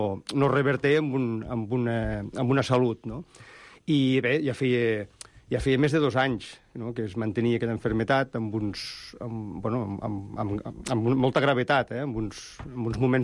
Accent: Lleida, Catalonia, Spain; jo sóc de Lleida

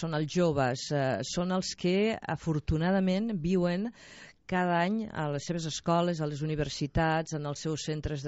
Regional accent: Mollerussa, Catalonia, Spain; jo soc de Mollerussa

